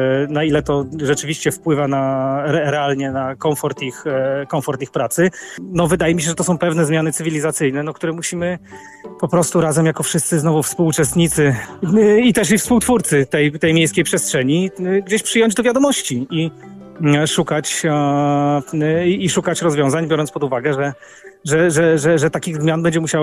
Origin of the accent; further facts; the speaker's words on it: Warsaw, Masovian Voivodeship, Poland; Natomiast ja jestem z Warszawy, mieszkam tutaj na co dzień